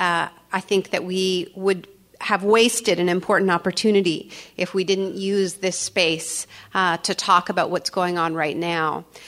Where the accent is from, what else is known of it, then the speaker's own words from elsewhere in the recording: Canada; I'm Canadian, I'm a dual citizen, by the way, Canadian and American. My parents actually met in California. And my father was a war resister and came to Canada during the Vietnam War.